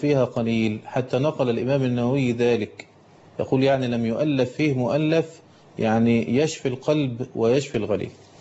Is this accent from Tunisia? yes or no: no; Egypt